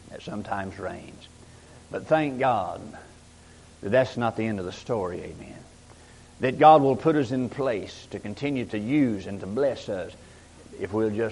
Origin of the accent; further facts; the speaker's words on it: Gulfport, Mississippi, United States; born there; I was born in Gulfport, Mississippi.